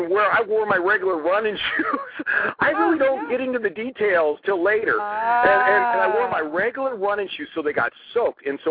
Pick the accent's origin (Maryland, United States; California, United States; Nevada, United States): California, United States; And I'm from California.